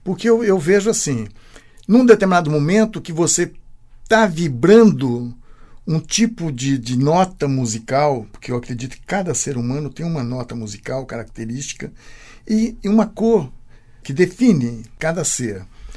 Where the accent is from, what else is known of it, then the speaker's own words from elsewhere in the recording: Rolândia, Paraná, Brazil; Que a minha infância em Rolândia, na época do carnaval, que eu era pequenininho, eu acordava de madrugada